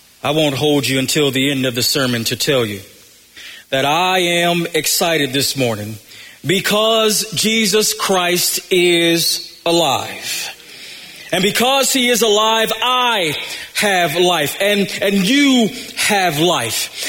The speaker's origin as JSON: {"language": "English", "town": "Buffalo", "region": "New York", "country": "United States", "tie": "born or raised there", "said": "I'm tired of the cold, and I know some of y'all know that I grew up in Buffalo, and I'm tired of y'all saying, well, you ought to be used to the cold."}